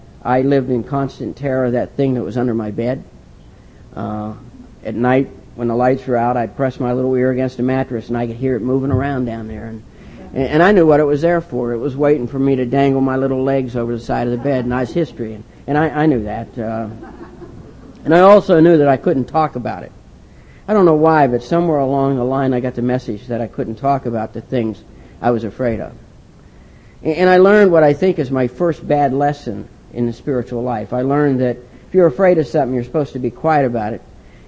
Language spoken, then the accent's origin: English; Ohio, United States; born there; I was born in a small town in Ohio. Tell everybody that I have 10 brothers and sisters. I'm Irish, and I won't tell you what church I go to.